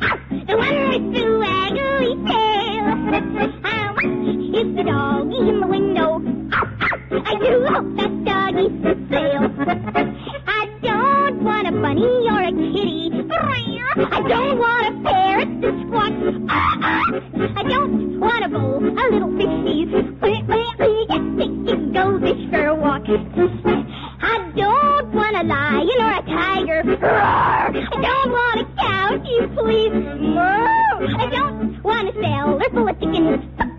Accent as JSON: {"language": "English", "town": "Kendallville", "region": "Indiana", "country": "United States", "said": "I'm from Kendallville, Indiana."}